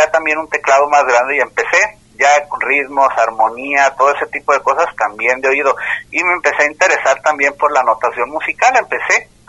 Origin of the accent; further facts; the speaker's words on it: Colotlán, Jalisco, Mexico; also born or lived in Guadalajara; yo nací acá, y pero crecí también en Colotlán, Jalisco, allá pues prácticamente estudié y todo